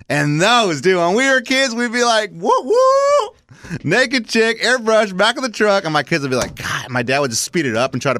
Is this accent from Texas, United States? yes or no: yes; Texas, United States; I grew up in South Texas where, like, there was a certain kind of people, like, that airbrush the back of their pickup truck.